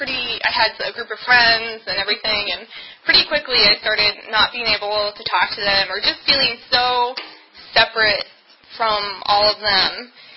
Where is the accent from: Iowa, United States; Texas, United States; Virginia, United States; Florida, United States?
Virginia, United States; But, I mean, I grew up in Northern Virginia. I've stayed there pretty much.